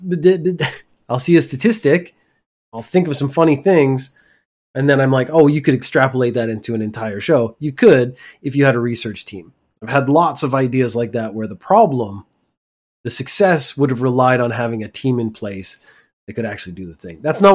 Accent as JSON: {"language": "English", "country": "Canada", "lives_now": "Japan", "said": "So I'm Canadian. I'm a liberal Canadian, which is essentially a communist, socialist bastard. I live in Japan"}